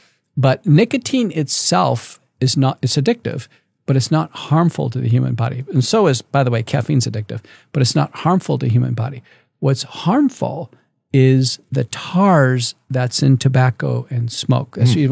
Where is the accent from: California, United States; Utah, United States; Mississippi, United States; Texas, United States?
Texas, United States; I grew up in Texas, so you know, their kids were dip snuffing.